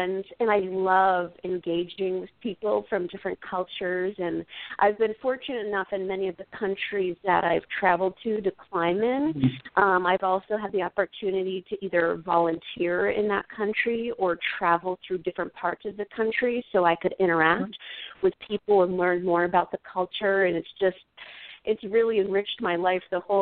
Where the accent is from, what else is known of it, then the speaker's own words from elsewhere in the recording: New York, United States; But because I grew up in the Adirondacks, and I always grew up outside, I knew that that was something I would gravitate towards, is just being outside.